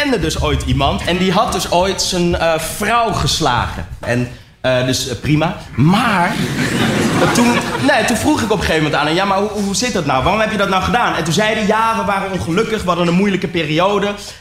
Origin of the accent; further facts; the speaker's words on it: North Holland, Netherlands; Maar ik ben opgegroeid in het Gooi, snap je?